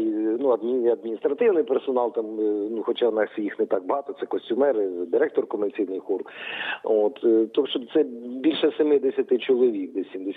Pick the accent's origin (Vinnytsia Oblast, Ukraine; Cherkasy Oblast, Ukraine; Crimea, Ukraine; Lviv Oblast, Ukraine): Cherkasy Oblast, Ukraine; Cherkasy; я не з Волині сам, я сам родом з Черкащини, ну, я народився в селищі Руська Поляна біля Черкас. Ну, але все моє дитинство і все життя пройшло в Черкасах, я там закінчив, навчався в загальноосвітній школі, потім закінчив музичне училище.